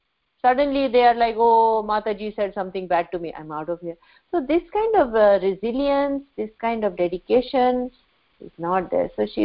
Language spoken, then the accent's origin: English; Bilaspur, Chhattisgarh, India; English is a second language; And in her house in Bilaspur, which happens to be my hometown actually.